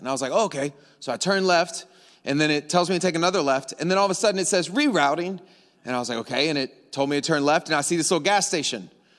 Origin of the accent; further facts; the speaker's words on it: Louisiana, United States; born there; I have family over in Texas. I was born in Louisiana, so kind of make that trip from Florida, Alabama, Mississippi, Louisiana, Texas.